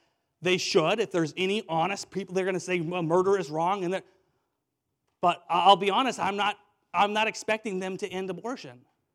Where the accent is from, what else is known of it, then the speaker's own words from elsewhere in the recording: Washington, United States; I grew up in Washington State